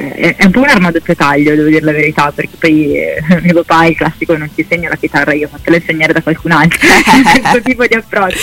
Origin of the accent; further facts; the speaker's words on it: Milan, Lombardy, Italy; sono insomma nata a Milano, ho sempre vissuto per la maggior parte del tempo qua